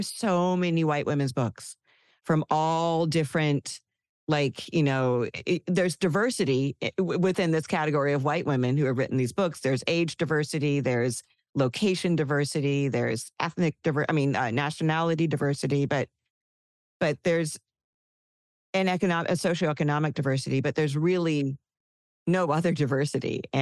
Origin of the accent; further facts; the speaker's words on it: United States; and I can only speak from my experience as an American